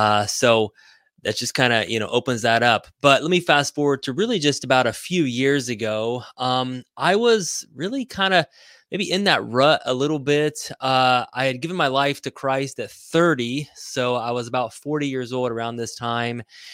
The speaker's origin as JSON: {"language": "English", "region": "Indiana", "country": "United States", "tie": "born or raised there", "said": "And so I grew up here in Indiana. My parents were both teachers."}